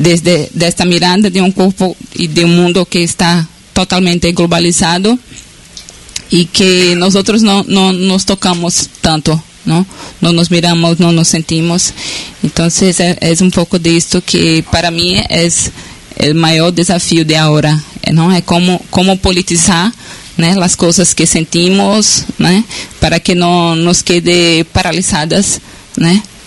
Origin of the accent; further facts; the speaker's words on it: Brazil; soy de Brasil también.